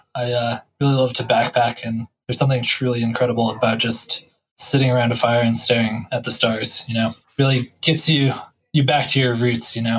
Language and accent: English; Denver, Colorado, United States; I grew up in the foothills above Denver, so staring down from a few thousand feet above Denver and really staring at that open expanse